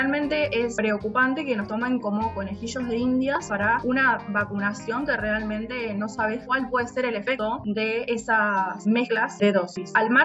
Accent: Quilmes, Buenos Aires Province, Argentina; Yo soy de Quilmes.

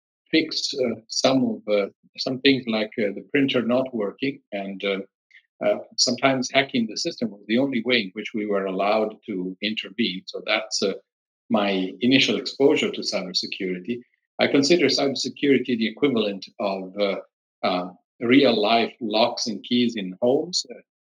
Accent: Italy; English is a second language; moved away as an adult; now in Canada; I was, in fact, born and raised in Italy

